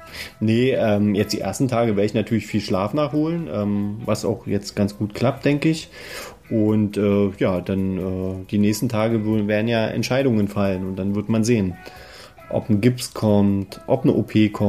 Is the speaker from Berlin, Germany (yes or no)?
yes; Berlin, Germany; Wir kommen ja aus Berlin und wir kennen ja den Weihnachtsmann.